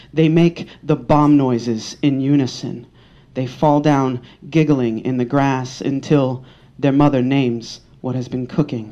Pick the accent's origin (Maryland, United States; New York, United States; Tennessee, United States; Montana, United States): New York, United States; New York City; now in Pittsburgh, United States; And I grew up in New York, man, and New York ain't got nothing on Pittsburgh, man.